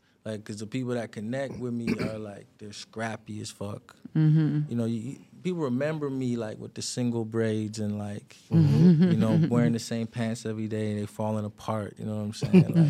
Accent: Toronto, Ontario, Canada; I'm an artist from Toronto

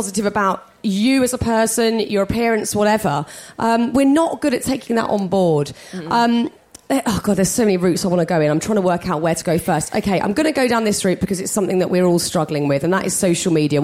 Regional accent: United Kingdom; Is it worse because we're British as well? We're awful at it. British people are so bad at that.

